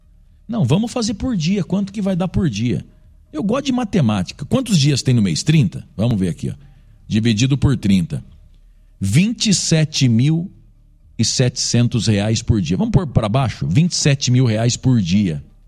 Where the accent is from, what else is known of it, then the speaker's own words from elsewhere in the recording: Londrina, Paraná, Brazil; Eu como londrinense, eu tenho vergonha, cara.